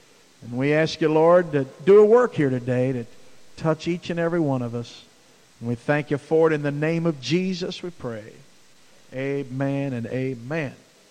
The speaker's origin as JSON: {"language": "English", "region": "East Coast", "country": "United States", "said": "but I'm from the East Coast, and the West Coast is not the only place where weirdos are."}